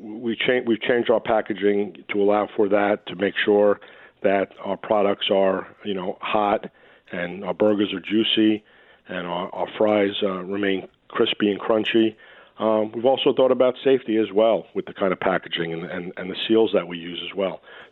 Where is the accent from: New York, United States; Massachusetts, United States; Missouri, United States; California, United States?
New York, United States; I remember, growing up in the New York area, and if you wanted to get something delivered, your choice was basically pizza.